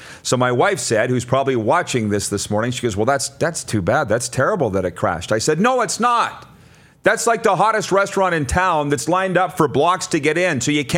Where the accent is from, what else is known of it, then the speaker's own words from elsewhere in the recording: Milestone, Saskatchewan, Canada; For some reason, growing up in Milestone, they made fun of the Norwegians.